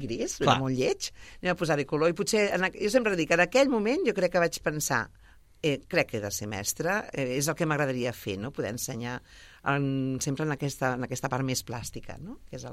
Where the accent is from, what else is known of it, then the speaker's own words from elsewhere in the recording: Cerdanyola del Vallès, Catalonia, Spain; also born or lived in Barcelona; ben nascut a Barcelona, el que passa, vivint a Cerdanyola, anant a l'escola a Cerdanyola i tot, però tota la vida, família, amics, metges, tot, sempre cap a Barcelona.